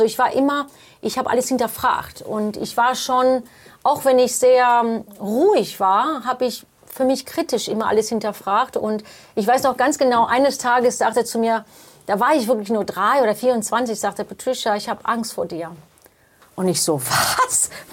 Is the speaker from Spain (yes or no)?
yes; Spain; first language English; German is a second language; ich habe einen irischen Passport, aber ich bin in Spanien geboren.